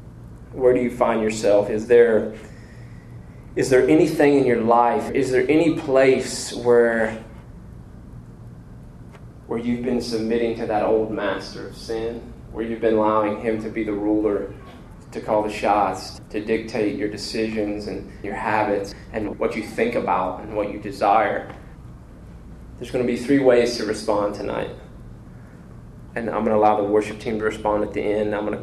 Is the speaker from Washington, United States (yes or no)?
no; Kentucky, United States; and I love this because I'm from Kentucky